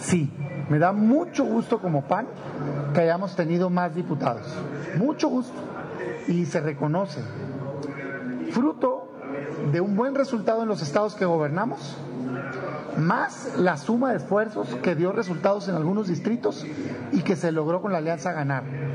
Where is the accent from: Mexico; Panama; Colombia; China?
Mexico; como ciudadano, como mexicano, como panista, como senador